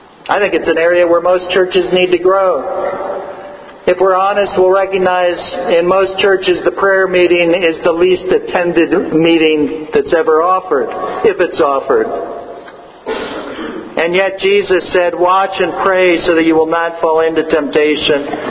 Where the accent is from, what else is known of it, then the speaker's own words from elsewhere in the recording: San Diego, California, United States; In fact, my dreams, as I've told you, were of a warmer place than this. Since I'm from San Diego.